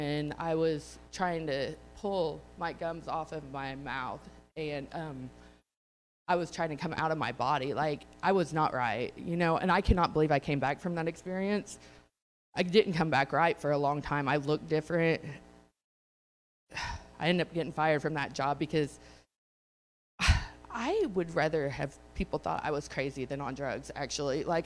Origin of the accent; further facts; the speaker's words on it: Solomon, United States; I grew up in Solomon